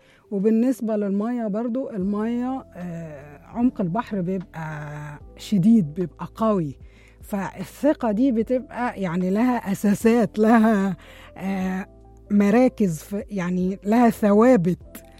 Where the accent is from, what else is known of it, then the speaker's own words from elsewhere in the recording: Egypt; هو من أهم مشاهير برج العقرب عندنا في مصر يعني